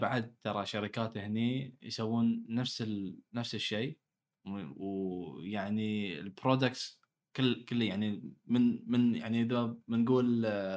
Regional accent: Bahrain; يعني أنا كبحريني جدا جدا فخور بأخواننا الإماراتيين

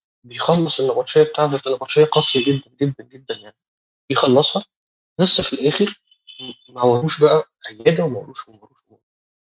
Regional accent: Egypt; لينا الشرف ان احنا دكاتره مصريين الحقيقه

